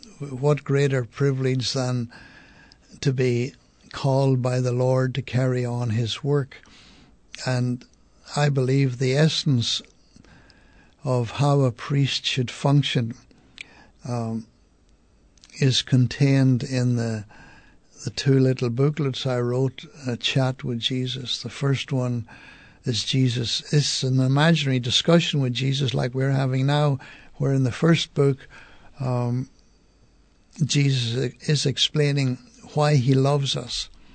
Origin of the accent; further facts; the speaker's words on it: Ireland; moved away as an adult; now in United States; I'm from Ireland, and I came to the Diocese of Corpus Christi 57 years ago.